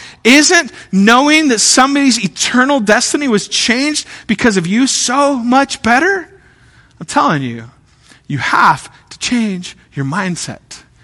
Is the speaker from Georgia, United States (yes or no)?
no; Kansas, United States; I grew up in Kansas, way out in western Kansas. Like I was an hour from Colorado and an hour from Oklahoma